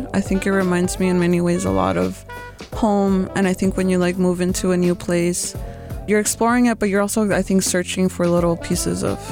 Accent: El Paso, Texas, United States; Growing up in El Paso, well, one, it's like a border city, so it doesn't really feel like you're growing up in the United States.

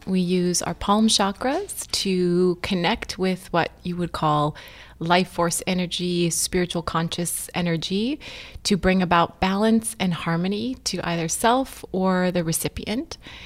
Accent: North Dakota, United States; I grew up in North Dakota. I was never really exposed to anything that was considered energetic forms of healing.

